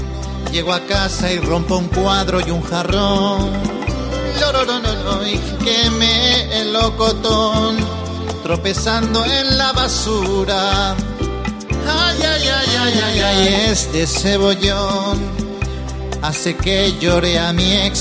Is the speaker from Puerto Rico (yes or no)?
yes; Puerto Rico; a diferencia de Puerto Rico, que yo soy de Puerto Rico